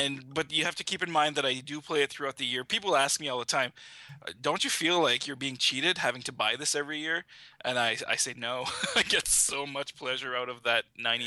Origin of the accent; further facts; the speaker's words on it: Canada; I'm Canadian.